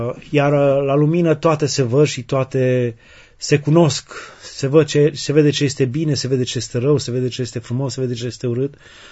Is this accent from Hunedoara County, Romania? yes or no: yes; Hunedoara County, Romania; pentru că am copilărit foarte mult în Valea Jiului, într-o zonă umbroasă, în care soarele răsărea târziu și apunea foarte repede